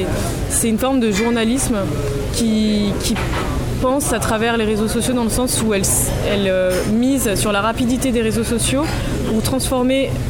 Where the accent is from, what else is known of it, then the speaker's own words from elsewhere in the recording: France; Moi-même, je ne sais pas comment j'aurais pris en tant que Française